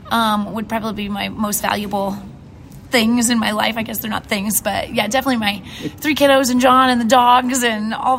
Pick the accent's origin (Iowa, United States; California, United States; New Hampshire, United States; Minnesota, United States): Iowa, United States; In Southeast Iowa. I went to high school at West Point Marquette.